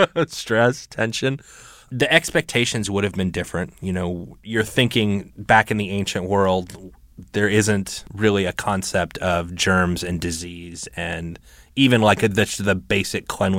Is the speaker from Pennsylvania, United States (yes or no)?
no; Oklahoma City, Oklahoma, United States; also born or lived in Portales, New Mexico; now in Cincinnati, United States; I live in Cincinnati, Ohio now. I grew up in Oklahoma City, but I was actually born in New Mexico.